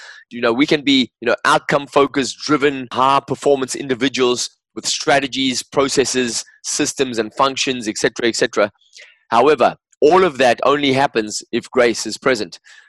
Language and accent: English; England, United Kingdom; I do love English language because obviously I'm English